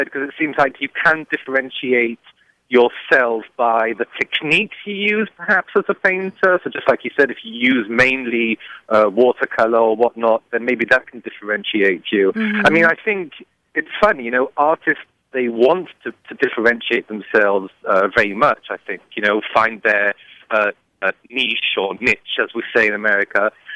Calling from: Champaign, Illinois, United States

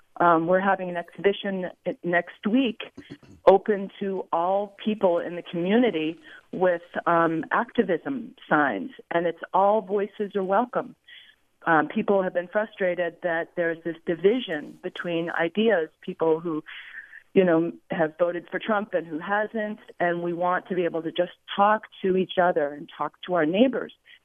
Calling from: San Rafael, California, United States; I'm calling from San Rafael, downtown San Rafael, California.

